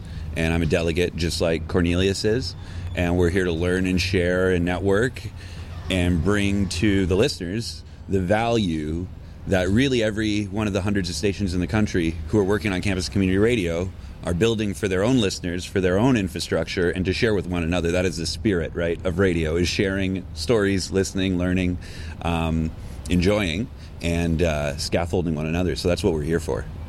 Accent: Toronto, Ontario, Canada; I grew up in Toronto, Ontario.

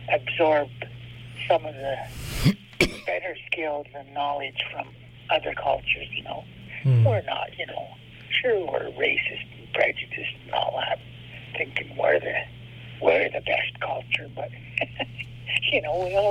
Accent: Canada; Yet at the same time, we're Canadian.

